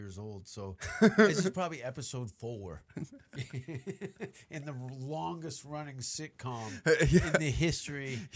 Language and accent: English; Hamilton, Ontario, Canada; I grew up, I say I'm from Hamilton, but I spent a lot of time in Stony Creek, was heavily populated Italian area.